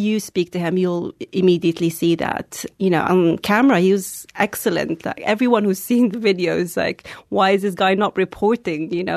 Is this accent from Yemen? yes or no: yes; Yemen; one of the things that really frustrated me as a Yemeni, but also as a journalist